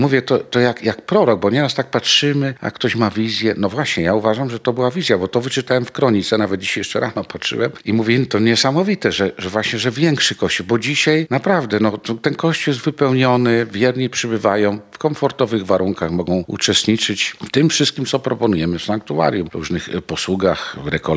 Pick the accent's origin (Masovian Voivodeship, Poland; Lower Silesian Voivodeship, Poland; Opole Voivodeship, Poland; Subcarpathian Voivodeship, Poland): Subcarpathian Voivodeship, Poland; Rzeszów; now in Gdańsk, Poland; Ja pochodzę rodem z Rzeszowa. Na Podkarpaciu życiu właściwie to tylko pierwsze szlify zdobywałem jako zakonnik. Posługiwałem w różnych miejscach, w Krakowie, w Warszawie, nawet w Rzymie, w Radzie Generalnej.